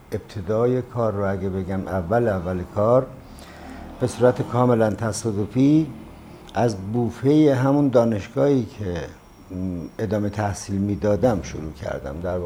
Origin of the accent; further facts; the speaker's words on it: Markazi, Iran; ما اصالتا بچه استان مرکزی هستیم، یکی از روستاهای استان مرکزی،